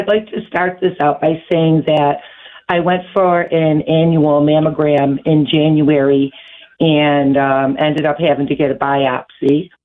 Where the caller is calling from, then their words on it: Kenmore, New York, United States; I'm calling from Kenmore in New York, which is maybe a mile away from Buffalo, New York.